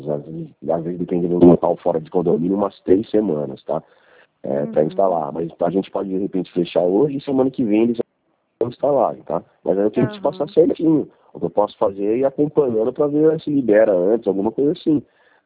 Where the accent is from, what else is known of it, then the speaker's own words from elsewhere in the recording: Ecuador; Portuguese is a second language; now in Araraquara, Brazil; sou de Equador.